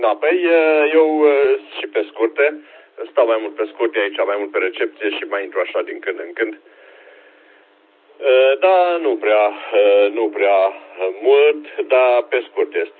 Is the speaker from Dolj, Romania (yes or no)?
no; Satu Mare, Satu Mare County, Romania; now in Timișoara, Romania; fost 5 OCP … de la Satul Mare, Hotel India … de la Timișoara.